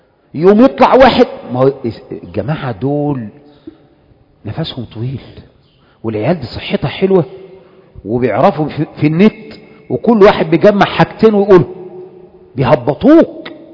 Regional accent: Egypt; now in Saudi Arabia; انا بقى مصري

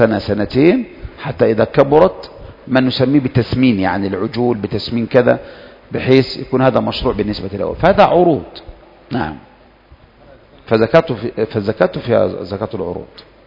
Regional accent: Egypt; يمشي معنا كمصريين شوي

